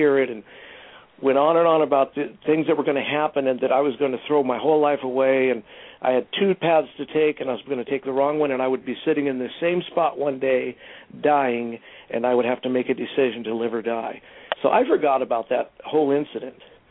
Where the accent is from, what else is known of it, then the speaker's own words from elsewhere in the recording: California, United States; I grew up in Southern California